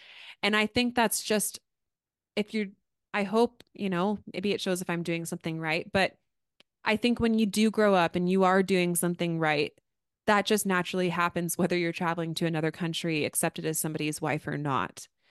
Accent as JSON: {"language": "English", "country": "United States", "said": "Obviously, I'm American, so I can do American things when I'm in China, and that's okay."}